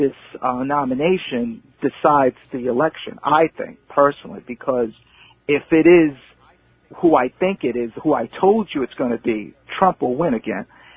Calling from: Stony Brook, New York, United States; Stony Brook.

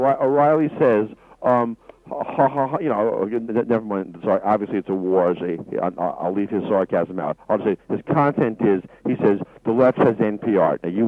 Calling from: Selden, New York, United States

